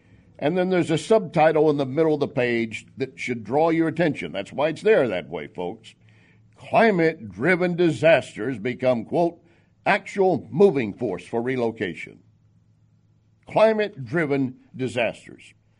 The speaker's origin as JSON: {"language": "English", "region": "Texas", "country": "United States", "tie": "born or raised there", "said": "I grew up in Texas where so deep south Texas that you ordered grits with Mexican food. That's deep south."}